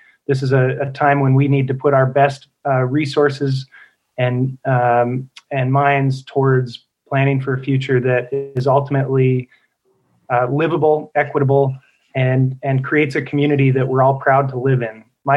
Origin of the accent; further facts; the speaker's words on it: Montana, United States; I grew up here in the Gallatin Valley, went through, did all my schooling here from Hawthorne to Sacagawea to Bozeman High, went to college at the University of Montana